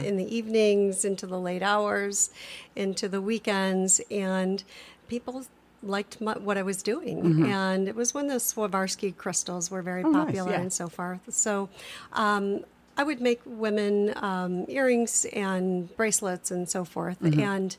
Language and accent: English; Grosse Pointe Shores, Michigan, United States; I'm originally from Grosse Pointe Shores, Michigan.